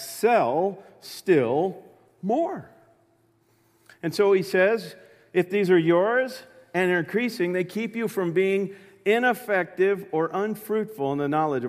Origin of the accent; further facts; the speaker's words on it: California, United States; also born or lived in Florida / Indiana; I grew up in California. After California, I was in Florida. And then for a stint that I hope never to relive, I moved north into Indiana.